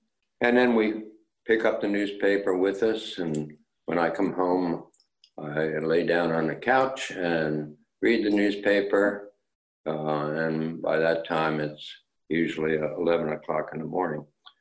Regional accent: Philadelphia, Pennsylvania, United States; to see my beloved Phillies from Philadelphia. I was brought up in Philadelphia, and they continue to be my favorite sports teams.

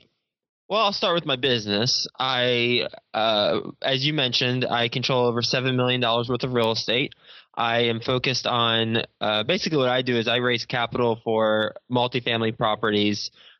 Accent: Texas, United States; moved away as an adult; now in New York City, United States; I'm from Texas, and I graduated in 2005 from Texas Tech University. I moved straight from Texas to New York City

